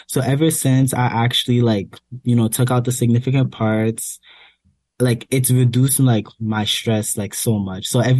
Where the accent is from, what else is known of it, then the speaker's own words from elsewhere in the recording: Haiti; I'm from Haiti.